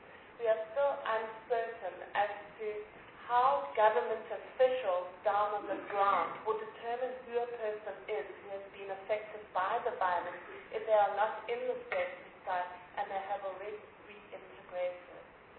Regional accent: South Africa; As a South African society, we must ask how united we are in our diversity.

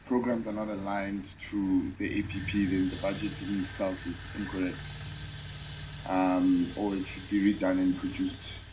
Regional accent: Eastern Cape, South Africa; the Eastern Cape, I'm from the Eastern Cape

